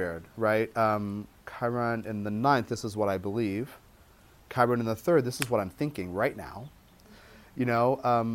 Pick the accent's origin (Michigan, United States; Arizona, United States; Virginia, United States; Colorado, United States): Arizona, United States; Tucson; And I was like, well, I'm from Tucson. I'm just in that car.